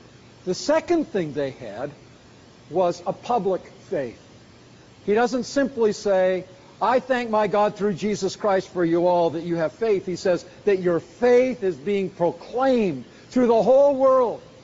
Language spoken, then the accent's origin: English; Canada; Now, I know this isn't a California illustration, but I grew up in Canada, and this gets pretty relevant.